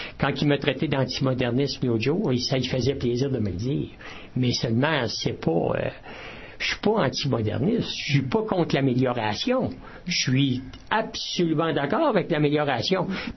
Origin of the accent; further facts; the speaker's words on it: Quebec, Canada; C'est-tu parce que je suis québécois?